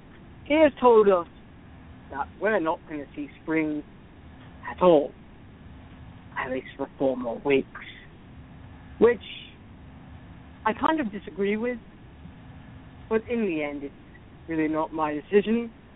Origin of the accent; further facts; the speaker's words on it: Pennsylvania, United States; Now, I'm from Pennsylvania. I know.